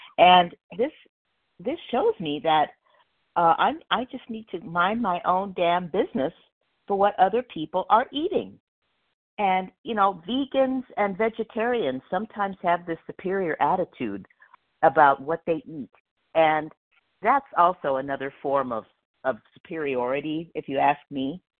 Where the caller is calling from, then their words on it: Palmdale, California, United States; I'm a compulsive overeater in Palmdale, California, which is in Los Angeles County.